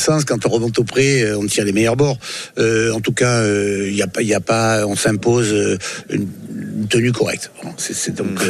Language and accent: French; Provence-Alpes-Côte d'Azur, France; on n'est pas les Pacaïens, nous. Hein, on est des Provençaux, des Alpins, des Azuréens. Donc nous, on est des Sudistes